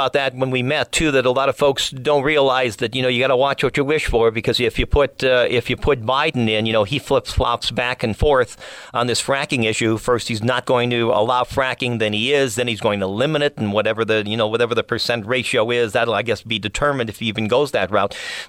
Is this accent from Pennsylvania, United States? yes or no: yes; Old Forge, Pennsylvania, United States; at the one of the campaign headquarters for Lackawanna County in Old Forge, my hometown